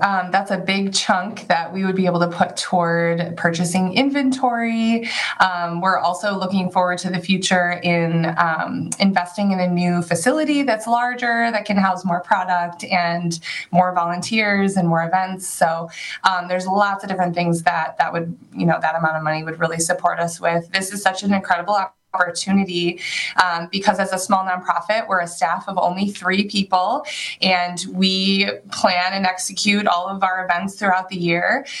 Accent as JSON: {"language": "English", "town": "Lake Geneva", "region": "Wisconsin", "country": "United States", "said": "I'm from Lake Geneva, so I can speak to how amazing those boat tours are."}